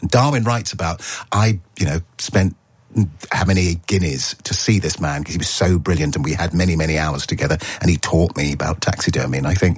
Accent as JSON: {"language": "English", "town": "Brent", "region": "London", "country": "United Kingdom", "tie": "born or raised there", "said": "because I live in Brent. I grew up in Brent. It's the most multicultural borough in the country."}